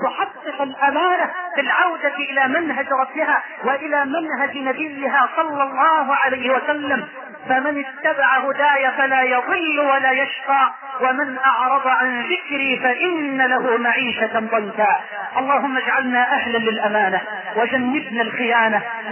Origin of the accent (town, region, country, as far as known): Egypt